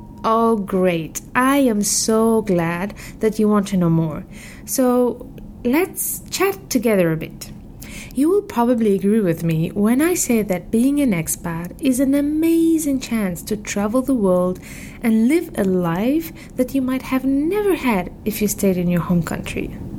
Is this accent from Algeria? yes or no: yes; Algeria; also born or lived in India / Serbia / Uganda / France; I come from Algeria, and I grew up as a child in 4 countries. My parents worked for the diplomatic service, which led me to be born in India and grew up in Serbia, Algeria, and Uganda.